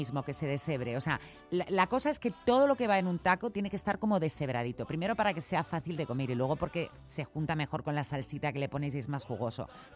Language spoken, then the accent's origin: Spanish; Spain; como soy española